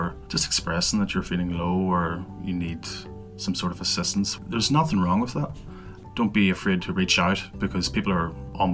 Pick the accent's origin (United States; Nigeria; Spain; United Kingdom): United Kingdom; Northern Ireland; All the members of … we come from rural Northern Ireland. We're from Mid-Ulster.